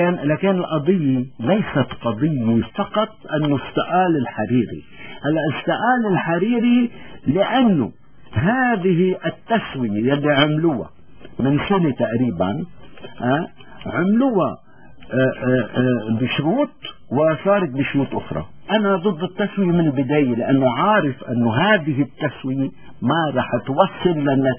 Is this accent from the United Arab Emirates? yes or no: no; Lebanon; فبالتالي أنا كلبناني